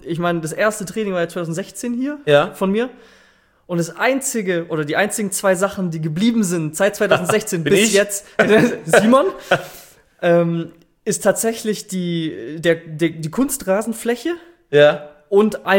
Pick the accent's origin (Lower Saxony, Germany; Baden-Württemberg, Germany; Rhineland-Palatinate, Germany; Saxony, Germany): Baden-Württemberg, Germany; Stuttgart; ich komme aus Stuttgart so und ich habe schon so meinen Freundeskreis.